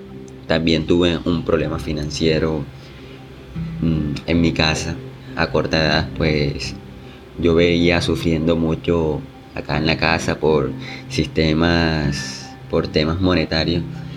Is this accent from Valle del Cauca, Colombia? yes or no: no; Barranquilla, Atlántico, Colombia; also born or lived in Soledad; tengo 19 años. Estudié en un colegio público, soy de Barranquilla, Colombia, y estudié en un colegio Soledad, pues la mayoría de mi vida he vivido en Soledad prácticamente